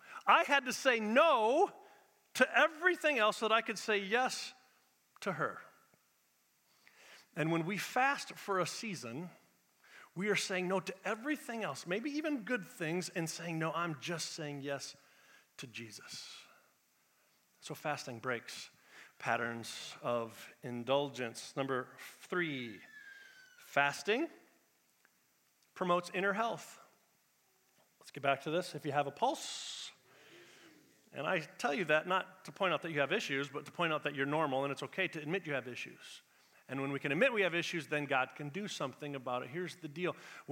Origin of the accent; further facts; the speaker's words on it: United States; I know this is true about you, because A, I'm American, and B, I am indulgent.